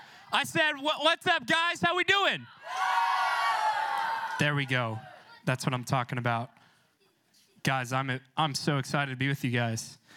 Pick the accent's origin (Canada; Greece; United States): United States; Coppell, Texas; So I grew up in Coppell, Texas. Is anyone from Coppell in here?